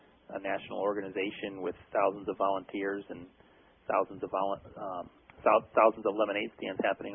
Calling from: Pennsylvania, United States; I'm calling in from just outside Philadelphia, Pennsylvania.

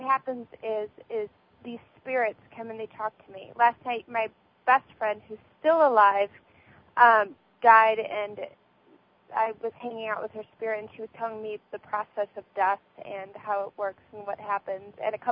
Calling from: Los Angeles, California, United States; I'm calling from Los Angeles.

